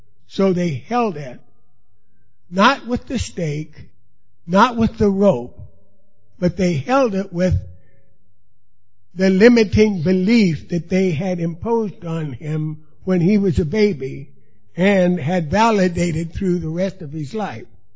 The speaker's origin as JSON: {"language": "English", "region": "Kansas", "country": "United States", "tie": "born or raised there", "also_born_or_lived": "Los Angeles, United States", "said": "When I was born in Los Angeles, California. Now, I don't remember anything about California in my childhood. The first home I remember is in a little farm community about 45 miles southwest of Wichita, Kansas"}